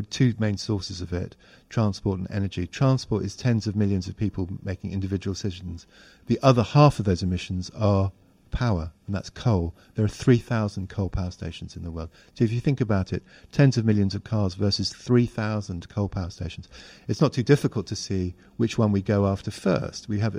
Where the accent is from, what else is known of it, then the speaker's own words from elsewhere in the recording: Hong Kong; I grew up in Hong Kong